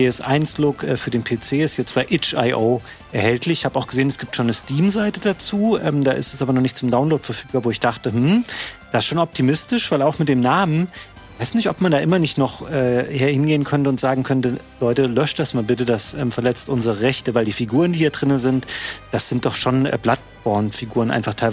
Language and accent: German; Bad Hersfeld, Hesse, Germany; Alter, ich komme aus Bad Hersfeld, das stand